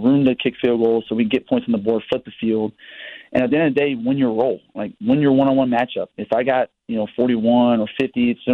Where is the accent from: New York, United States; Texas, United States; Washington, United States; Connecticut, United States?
Texas, United States; also born or lived in California / Arizona; Like, especially out here in the Northeast, and again, Meg, I'm from Texas. I was in California before this. I was in Arizona.